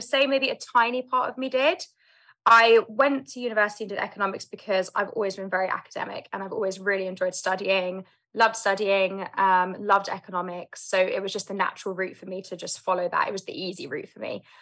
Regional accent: London, United Kingdom; So I grew up in London, South London, born and raised, and I have three older brothers.

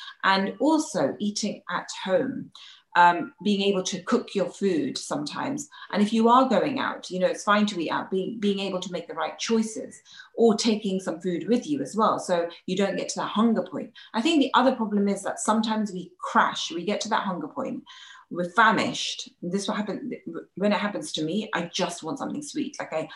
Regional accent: India; You know, as an Indian, especially growing up in an Indian household which is vegetarian, we don't have enough protein in our diet.

